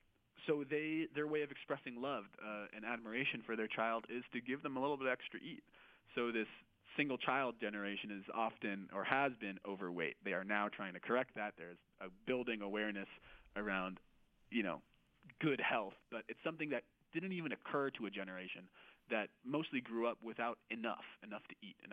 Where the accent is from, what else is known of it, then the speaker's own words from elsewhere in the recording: United States; I'm an American millennial. There's 80 million of us.